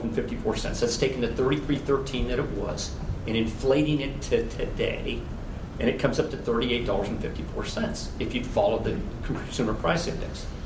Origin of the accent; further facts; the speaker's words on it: California, United States; I am originally from California. I've lived here off and on with the Marine Corps since 1981, but I still consider myself a carpetbagger